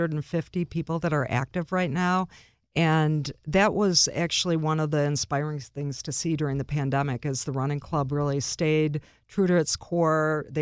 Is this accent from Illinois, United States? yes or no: yes; Chicago, Illinois, United States; Well, as a Chicagoan, someone who lives in the city, I love it.